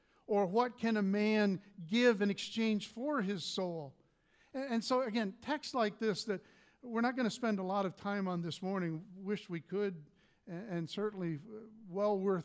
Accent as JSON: {"language": "English", "town": "Lewisburg", "region": "Pennsylvania", "country": "United States", "tie": "born or raised there", "said": "or Lewisburg, Pennsylvania, my hometown"}